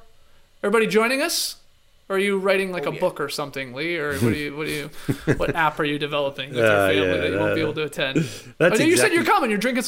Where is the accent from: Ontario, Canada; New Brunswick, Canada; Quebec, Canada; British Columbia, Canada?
Ontario, Canada; Toronto; Maybe it's because I'm from Toronto, but I can't believe I've never heard that one.